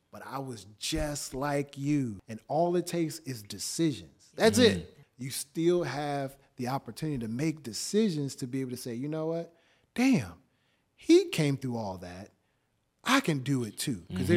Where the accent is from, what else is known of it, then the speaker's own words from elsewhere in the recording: Flint, Michigan, United States; me being a kid coming from the other side of the world at 2 years old, growing up in Flint, Michigan, out of all places.